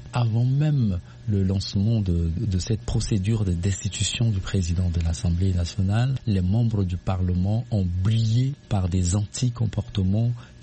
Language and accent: French; Central African Republic; Mais en tant que centrafricain, le plus important, c'est qu'ils sont là